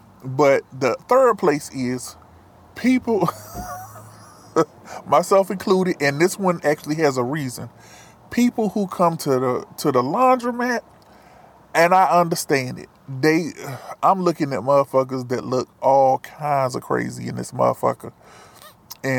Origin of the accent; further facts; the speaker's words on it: North Carolina, United States; now in Pacific Northwest, United States; I'm not from here. I'm not from the Pacific Northwest. I'm from North Carolina. Sometimes you can hear it in my voice like right now.